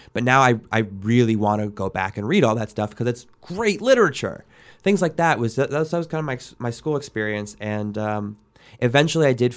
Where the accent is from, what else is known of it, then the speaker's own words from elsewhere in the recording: New York, United States; Like growing up outside of New York, and my dad worked in the city, commuted a lot, very bridge and tunnel.